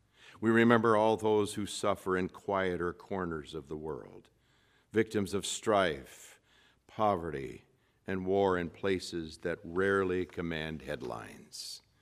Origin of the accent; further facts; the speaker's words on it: Union City, Michigan, United States; not so far from here in Three Rivers, in my hometown high school city of Union City